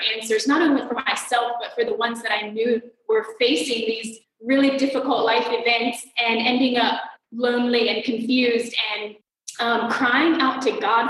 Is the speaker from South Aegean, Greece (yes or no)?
no; Athens, Attica, Greece; I'm from Athens. And I live here with my husband, Eric